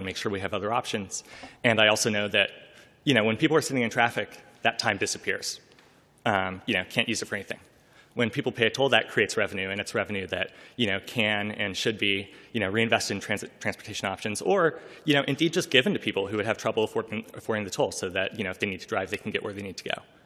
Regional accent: California, United States; I grew up in the Bay Area, and for a long time I've been interested in cities

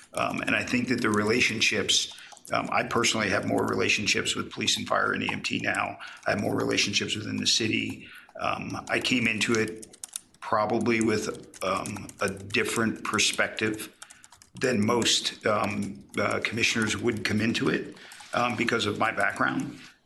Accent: Philadelphia, Pennsylvania, United States; I came from a big city. I came from Philadelphia, so I wanted to be a big city cop, right?

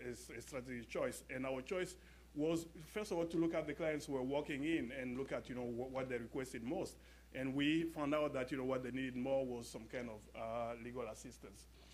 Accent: Côte d’Ivoire; English is a second language; now in United States; I'm from West Africa, I'm from the Ivory Coast, and so we don't travel a lot.

